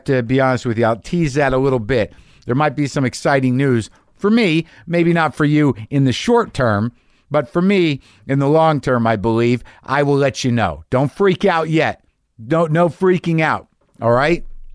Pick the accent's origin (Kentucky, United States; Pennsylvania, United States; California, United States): Kentucky, United States; Hazard; For reference, I'm from Eastern Kentucky. I'm specifically from Hazard, Kentucky, voted the saddest city in the United States in several polls.